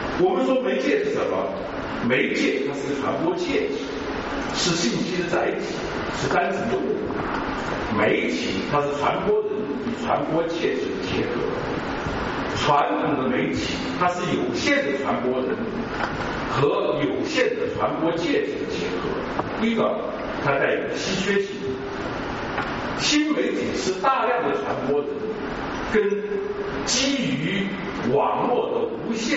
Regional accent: Wuxi, Jiangsu, China; 因为我父母是山东人，我出生在无锡，生长在无锡，所以呢，从块来称人，就个子来说，有山东人的这个遗传，但是坐上确实还有江苏人的精细

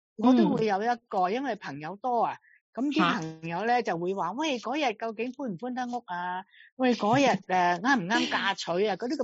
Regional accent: China

